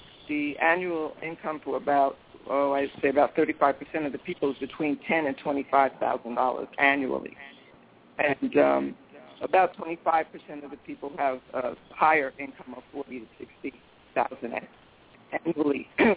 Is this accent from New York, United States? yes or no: yes; New York City, New York, United States; But we were all born and raised in urban New York City. In fact, I grew up in Harlem, USA, in big urban New York City.